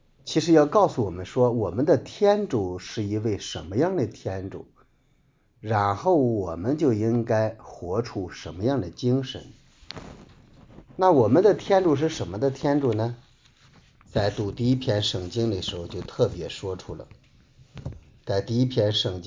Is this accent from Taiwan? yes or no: no; China; 这一点智慧我们中国人呢特别的懂，不过中国人把这种智慧呢研究的更加精细